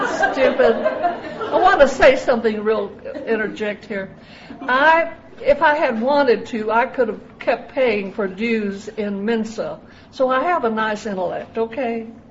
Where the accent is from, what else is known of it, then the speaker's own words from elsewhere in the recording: Fort Worth, Texas, United States; I grew up over in Fort Worth, and I was a pretty good student.